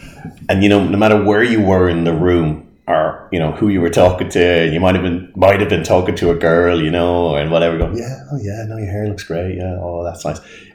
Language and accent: English; Dublin, Leinster, Ireland; I grew up in Drumcondra in North Dublin. I went to school in St. Patrick's, which was still is the teacher training school for primary in Ireland.